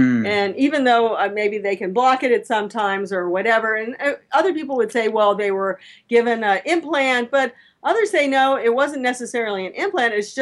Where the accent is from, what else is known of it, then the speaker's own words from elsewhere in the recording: Miami, Florida, United States; I grew up in Florida, which is Miami, which is one of the tips of it.